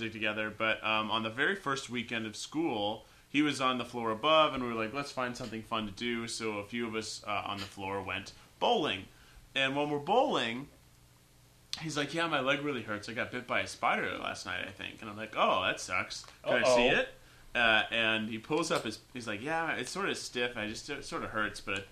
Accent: Tennessee, United States; I grew up in Tennessee when people get brown recluse bites all the time because there's more woods

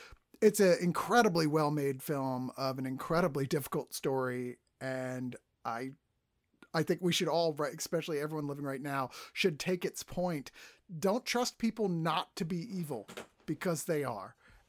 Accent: Poland; I grew up in Poland as a child.

